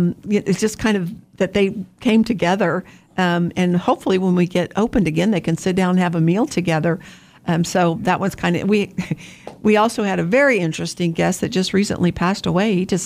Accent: Wichita, Kansas, United States; I'm from Wichita. Grew up over by Friends University.

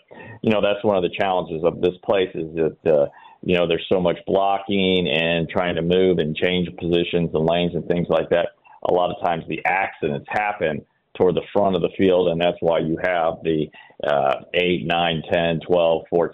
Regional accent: Indiana, United States; growing up in Indiana, when there was snow on the ground, it was great to watch that there was racing

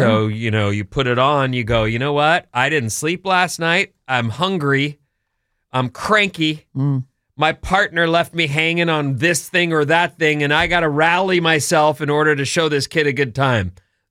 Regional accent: Irvine, California, United States; I grew up in Irvine, which is only 25 to 30 minutes from Anaheim, where Disney is. My first job was at Disneyland. I was 12.

